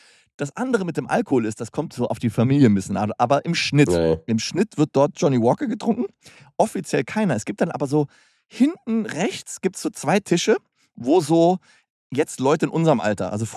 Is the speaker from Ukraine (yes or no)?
no; Hürth, North Rhine-Westphalia, Germany; born there; weil ich bin in Hürth geboren